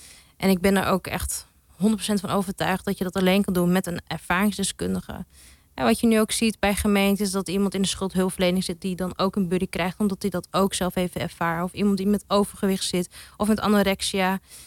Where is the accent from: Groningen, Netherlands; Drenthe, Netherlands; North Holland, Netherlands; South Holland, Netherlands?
Groningen, Netherlands; Ik ben opgegroeid in Groningen.